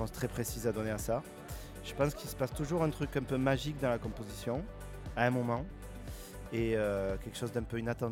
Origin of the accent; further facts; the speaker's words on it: Marseille, Provence-Alpes-Côte d'Azur, France; je viens de Marseille